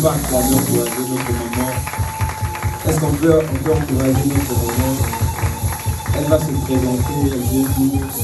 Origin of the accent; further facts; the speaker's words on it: Brazzaville, Republic of the Congo; je suis congolais de Brazzaville.